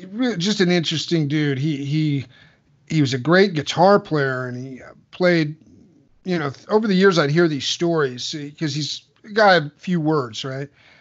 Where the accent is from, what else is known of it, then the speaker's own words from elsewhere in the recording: Illinois, United States; moved away as an adult; two of my best friends from, you know, growing up in Southern Illinois. And, you know, that was the way we kind of. That was our ticket out of the Midwest, was going to a 1-year music school in Los Angeles.